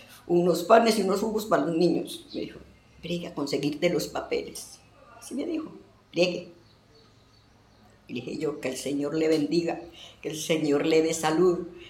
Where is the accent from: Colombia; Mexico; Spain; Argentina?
Colombia; porque no tengo papeles, no soy de acá, soy colombiana.